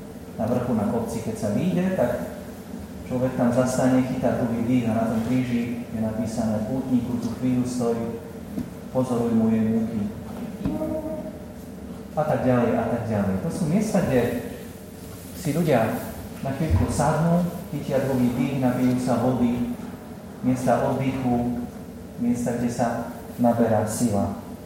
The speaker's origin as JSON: {"language": "Slovak", "region": "Spiš", "country": "Slovakia", "said": "Viete, že pochádzam zo Spiša. Je tu niekto zo Spiša?"}